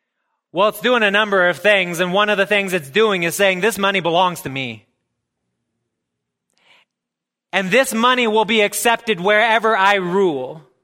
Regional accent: Nevada, United States

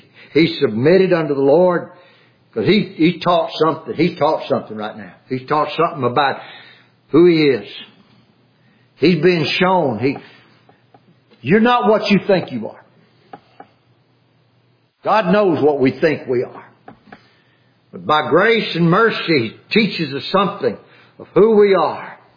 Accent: Louisiana, United States; I know growing up in South Louisiana, it's just, oh, you don't want to know.

